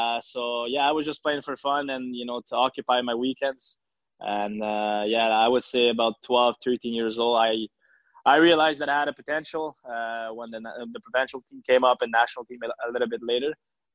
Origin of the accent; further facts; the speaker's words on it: Le Gardeur, Quebec, Canada; Yeah, it's a little town, you know, 20 minutes away from Montreal. Really quiet place.